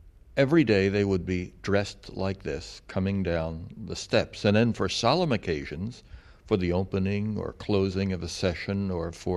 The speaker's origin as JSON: {"language": "English", "country": "United States", "said": "Well, I, as an American, had not been accustomed to people clapping and cheering in church."}